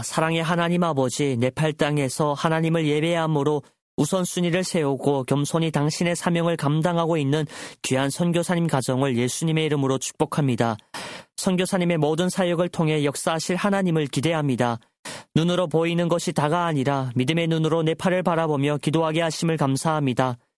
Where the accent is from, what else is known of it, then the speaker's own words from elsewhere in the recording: North Korea; 그래서 저는 우리 고향 땅 북조선에서도 그와 같은 일들이 일어날 수 있다고 굳게 믿습니다.